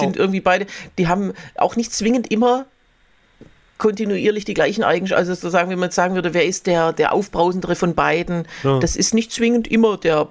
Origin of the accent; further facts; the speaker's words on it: Germany; der Wiener Dialekt ist natürlich für als Deutscher am meisten zu verstehen, weil es eigentlich was Großstädtisches ist.